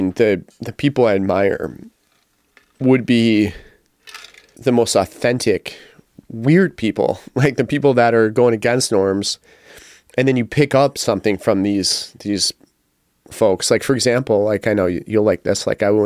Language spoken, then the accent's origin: English; Calumet City, Illinois, United States; I grew up in Calumet City in the south side of Chicago, east side, the southeast side.